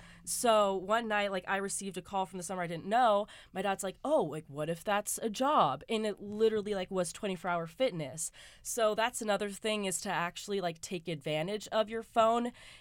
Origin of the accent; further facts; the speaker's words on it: Santa Barbara, California, United States; I am from the Santa Barbara area, and I moved out here within the last 8 months, kind of just for, like, a change of scenery and to prepare myself for Cal Lutheran.